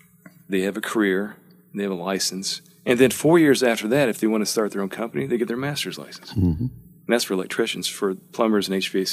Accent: Louisville, Kentucky, United States; But, I grew up in Louisville. I went to Male High School and mm-hmm. Went to Georgetown College for a year and then came to the University of Kentucky.

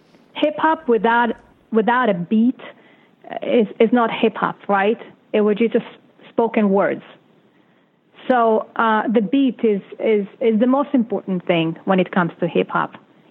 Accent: Israel; I came from Israel, and it's, you know, Israel is a place of struggle, no matter how you look at it.

